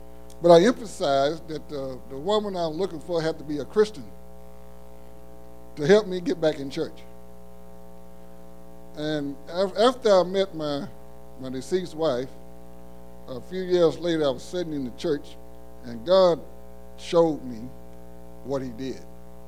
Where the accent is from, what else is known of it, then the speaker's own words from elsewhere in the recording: Mississippi, United States; I'm originally from Mississippi. I was raised up in Missionary Baptist Church.